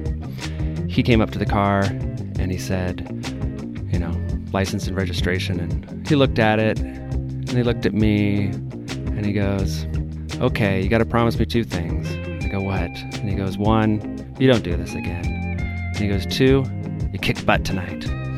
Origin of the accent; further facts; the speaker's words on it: Oregon, United States; Growing up in Southern Oregon, I played football for the Ashland Grizzlies